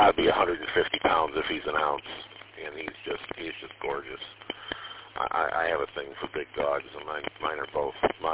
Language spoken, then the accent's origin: English; Detroit, Michigan, United States; I grew up in Warrendale in Detroit on the west side